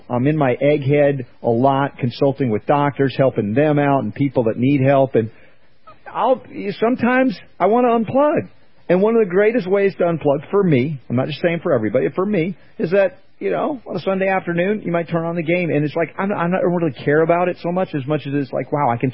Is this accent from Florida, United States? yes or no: yes; Florida, United States; And I was growing up in South Florida when the Miami Dolphins were, like, the big thing in football.